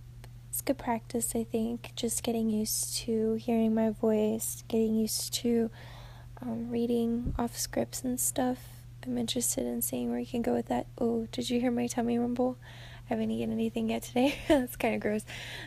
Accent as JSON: {"language": "English", "country": "United States", "said": "I'm 22 years old. I'm American."}